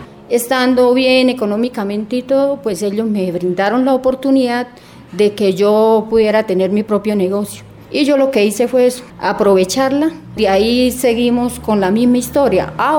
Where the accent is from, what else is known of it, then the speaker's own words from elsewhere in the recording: Aratoca, Santander, Colombia; soy de Aratoca.